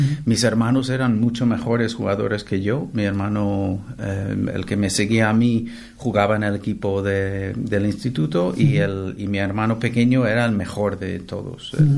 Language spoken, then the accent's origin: Spanish; Minneapolis, Minnesota, United States; Yo soy de Minneapolis.